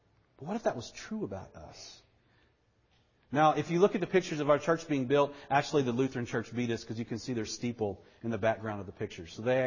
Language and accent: English; LaGrange, Georgia, United States; also born or lived in Texas; I mean, I grew up in the South, in Texas and in Georgia. In LaGrange, Georgia, there are over 100 churches in LaGrange, Georgia.